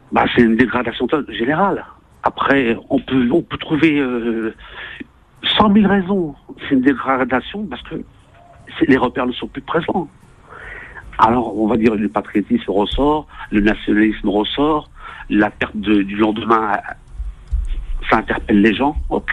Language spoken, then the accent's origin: French; Paris, Île-de-France, France; Moi, je suis parisien dans l'âme. Je suis né à Paris, j'ai grandi à Paris